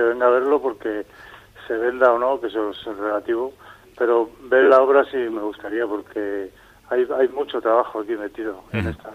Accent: Madrid, Community of Madrid, Spain; now in Segovia, Spain; No, soy madrileño, lo que pasa es que vivo en Segovia actualmente.

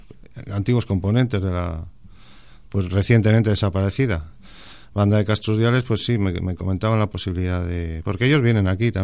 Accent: Ramales de la Victoria, Cantabria, Spain; A ver, yo soy de Ramales, de La Victoria, que ahí también tenemos una buena banda

